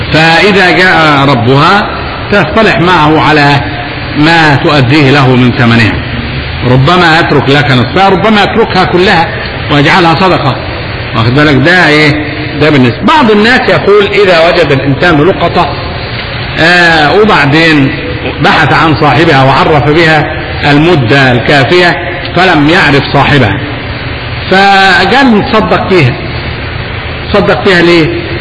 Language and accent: Arabic; Upper Egypt, Egypt; عندنا في الصعيد يقولوا المش،